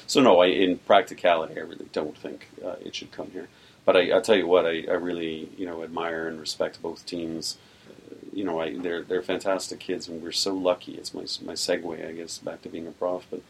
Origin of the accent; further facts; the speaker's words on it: Canada; as a Canadian and a very proud one, yes, I want my country to be different than the United States.